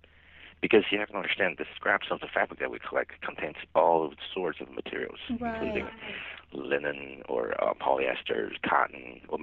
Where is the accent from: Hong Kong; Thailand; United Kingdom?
Hong Kong; We based in Hong Kong, and I'm actually from Hong Kong, and then we had a factory in China when I was little